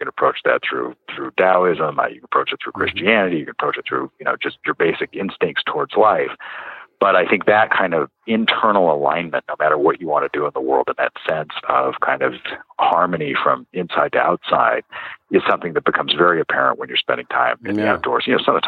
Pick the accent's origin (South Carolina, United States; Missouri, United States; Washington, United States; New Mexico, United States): New Mexico, United States; I grew up out in New Mexico, and I spent a lot of time in the mountains.